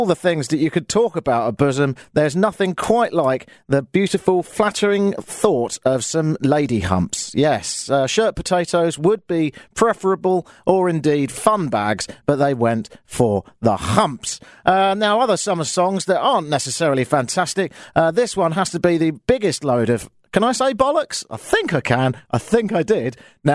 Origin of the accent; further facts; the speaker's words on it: Canada; I'm very Canadian.